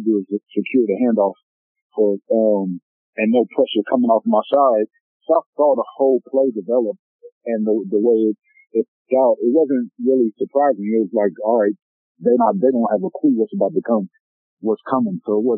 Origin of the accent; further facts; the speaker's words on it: Oakland, California, United States; I grew up in the Bay Area in Oakland, and I didn't come from a lot.